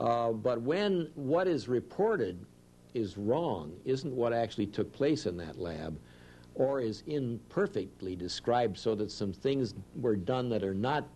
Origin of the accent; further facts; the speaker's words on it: Missouri, United States; I'm hard to convince. I'm leaning over. I'm from Missouri. Prove it.